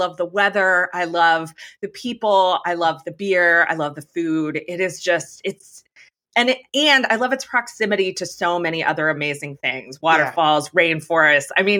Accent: Harrisburg, Pennsylvania, United States; now in Lititz, United States; I am from central Pennsylvania, the capital city of Harrisburg, and I'm currently in Lititz, which is in Lancaster County, and that is Amish country.

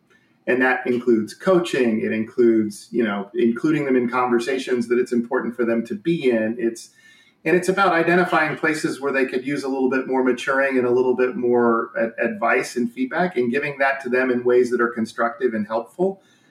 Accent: Indiana, United States; Hey, I was born and raised in Indiana. I played basketball from the time I was 5.

